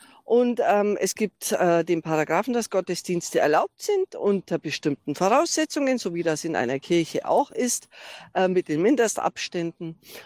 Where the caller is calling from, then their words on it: Munich, Bavaria, Germany; Also bei uns in München sieht es so aus, als ob jegliches Versammlungsrecht jetzt vereitelt wird und nicht mehr genehmigt wird.